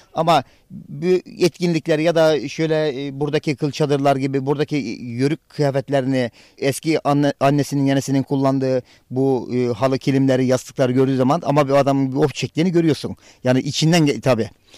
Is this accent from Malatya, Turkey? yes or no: no; Kemer, Antalya, Turkey; Ben Kemerliyim. Aslım neslim Kemerli. Biz yörüküz. Sarı keçili yörüklerdeniz. Eşim de Karakoyunlu yörüklerinden. Yani hepimiz yörüküz. Kendim de yörükçülüğü bizzat askere gidinceye kadar yaşayan bir insanım.